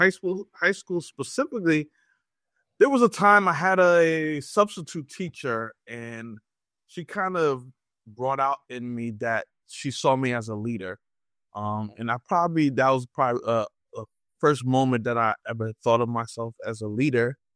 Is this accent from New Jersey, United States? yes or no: yes; New Jersey, United States; No. So I was born in New Jersey, grew up in New Jersey, lived in New Jersey all my life for the time being. But now I travel.